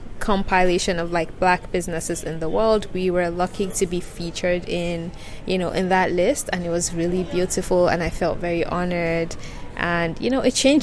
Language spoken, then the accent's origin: English; Northern Nigeria, Nigeria; So growing up in Nigeria, I'm a northern girl, and a northern girl means that, you know, we're very conservative.